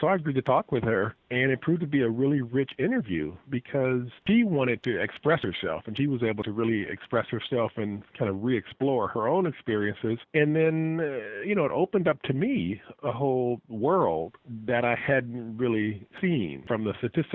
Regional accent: Cleveland, Ohio, United States; Prior to all that, I grew up in Cleveland, Ohio.

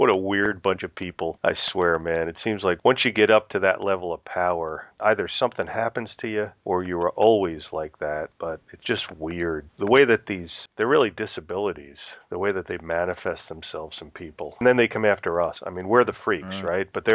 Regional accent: United States; When we grew up in the United States, it was a badge of honor to question authority and to fight any way you could.

